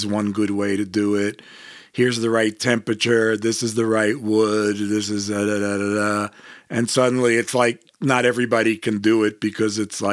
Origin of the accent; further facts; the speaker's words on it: New York, United States; I grew up in New York and there was all kinds of food and there was barbecue.